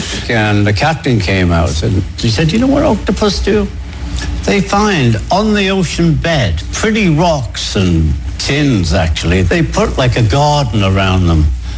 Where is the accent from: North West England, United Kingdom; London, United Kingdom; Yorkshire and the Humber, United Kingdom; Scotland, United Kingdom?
North West England, United Kingdom; Liverpool; We got some fish and chips, you know, we're from Liverpool.